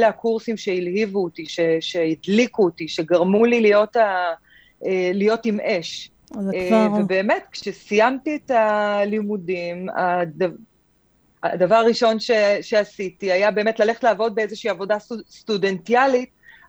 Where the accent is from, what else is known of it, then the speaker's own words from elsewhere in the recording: Northern District, Israel; born there; moved away as an adult; now in Tel Aviv, Israel; אני נולדתי במושב קטן בעמק ישראל, האופציות הן לא גדולות ביישובים כאלה